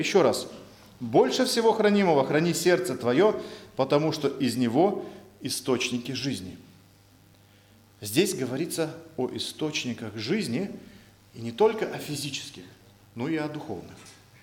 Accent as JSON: {"language": "Russian", "region": "Siberia", "country": "Russia", "tie": "born or raised there", "said": "Когда мы были детьми, мы родом сами из Сибири, то было и очень интересно."}